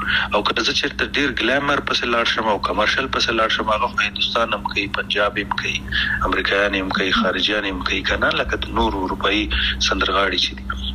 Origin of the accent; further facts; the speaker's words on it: Afghanistan; مونږ کوم افغانان یو چې خپلې خپې وهو کنه؟ مونږ کوم پښتانه او پتیالی او نومیالی یو چې مونږ خپلې خپې وهو